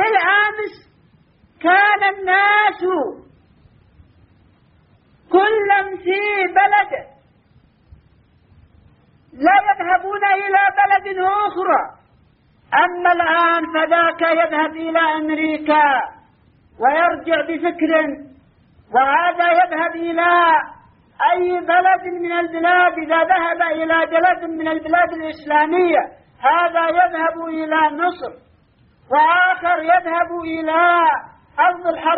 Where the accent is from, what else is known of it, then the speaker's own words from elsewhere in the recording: Yemen; أما عندنا في اليمن فلا